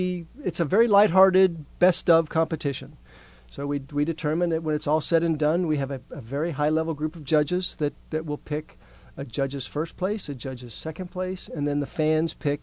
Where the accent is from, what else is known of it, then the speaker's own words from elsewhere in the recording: Georgia, United States; I come from Georgia.